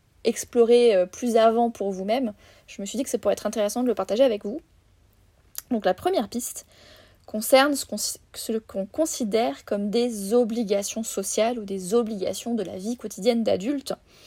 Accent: France; en tant que Française dans un pays occidental

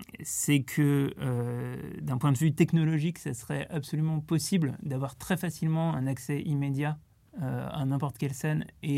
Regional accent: Lyon, Auvergne-Rhône-Alpes, France; now in Paris, France; Je viens de Lyon et donc j'habite à Paris, mais j'ai encore de la famille à Lyon

